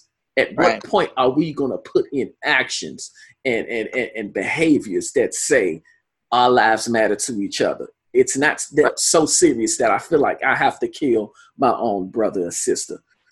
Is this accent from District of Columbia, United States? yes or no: yes; Washington, District of Columbia, United States; there was a tragic story that took place in my hometown of Southeast Washington, D.C.